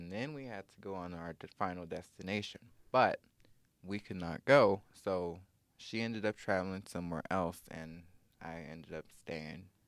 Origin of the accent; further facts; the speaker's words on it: Tulsa, Oklahoma, United States; So, originally, I am from Tulsa, Oklahoma.